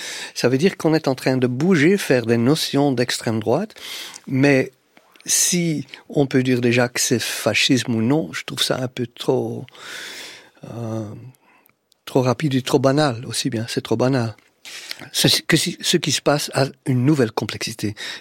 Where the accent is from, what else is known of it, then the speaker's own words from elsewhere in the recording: Flanders, Belgium; first language Dutch; French is a second language; parce que ma langue maternelle, c'est le néerlandais, c'est le flamand, qui est une forme de néerlandais.